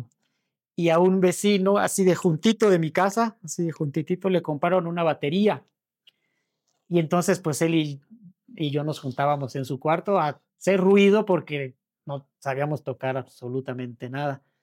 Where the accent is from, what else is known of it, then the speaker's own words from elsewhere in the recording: Cancún, Quintana Roo, Mexico; Pues de Cancún.